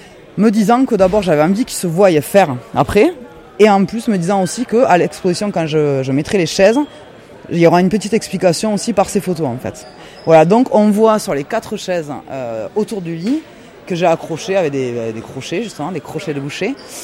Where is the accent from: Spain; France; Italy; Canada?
Spain; je suis vraiment espagnole et je suis espagnole, j'ai dit origine mexicaine, mais je suis autant espagnole que française.